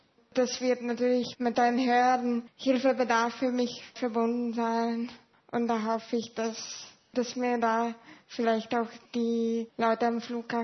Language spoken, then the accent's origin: German; Lithuania; Ich werde im Sommer nach Litauen fahren, in meiner Heimat.